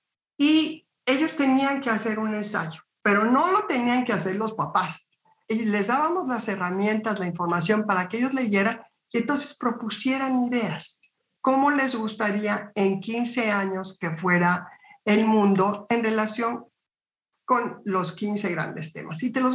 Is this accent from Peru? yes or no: no; Mexico; a partir de esta visión internacional y como mexicana